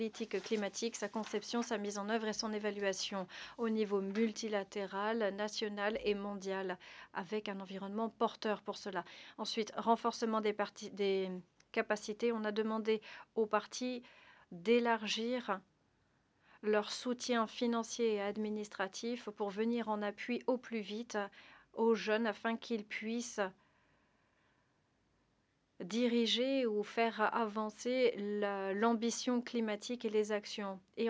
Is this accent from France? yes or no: no; St. Vincent & Grenadines; je viens de Saint-Vincent et des Grenadines